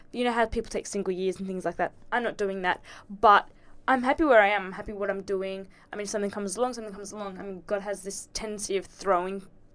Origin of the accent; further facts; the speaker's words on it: Australia; I was born in Australia, so I'm Australian, true blue. But my mum is Sri Lankan. My dad is Burmese. So I've got a curry mum and an Asian dad, basically.